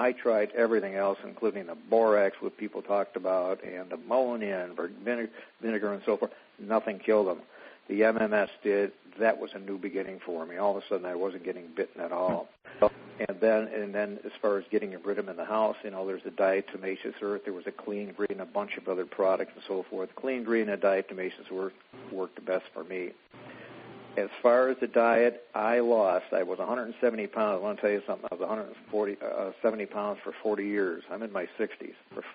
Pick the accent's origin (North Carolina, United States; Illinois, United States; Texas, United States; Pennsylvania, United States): North Carolina, United States; I'm from North Carolina.